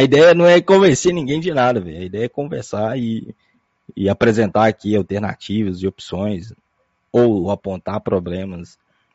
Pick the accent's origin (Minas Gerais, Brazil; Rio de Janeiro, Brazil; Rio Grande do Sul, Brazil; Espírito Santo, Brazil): Minas Gerais, Brazil; Não, mas pra gente que é mineiro aqui, se você termina com NH